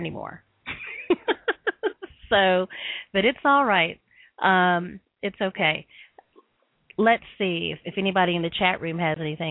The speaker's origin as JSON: {"language": "English", "region": "Tennessee", "country": "United States", "tie": "born or raised there", "also_born_or_lived": "Massachusetts", "said": "Okay. Well, I grew up in Tennessee."}